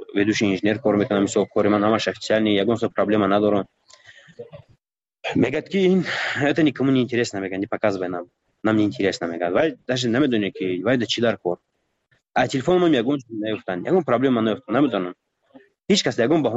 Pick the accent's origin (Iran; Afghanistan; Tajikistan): Tajikistan; من تاجیکم گفتم از تاجیکستانم